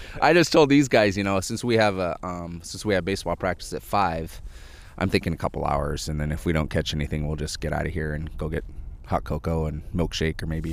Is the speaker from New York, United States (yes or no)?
no; Kodiak, Alaska, United States; I grew up in Kodiak, and lots of fishing over there